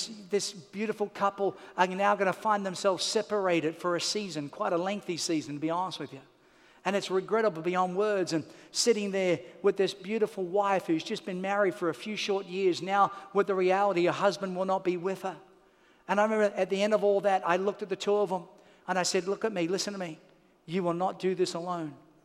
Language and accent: English; Australia; Where are you from? I'm from Australia.